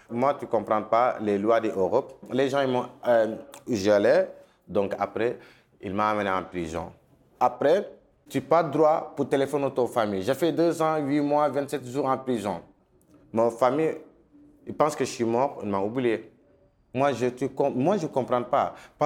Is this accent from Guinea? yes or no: no; Senegal; now in Italy; moi je suis sénégalais.